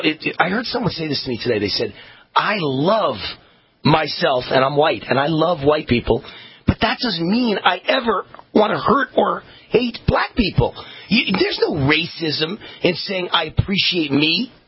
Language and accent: English; Rochester, New York, United States; My hometown of Rochester, New York, was no doubt one of the first to be destroyed by progressive nonsense.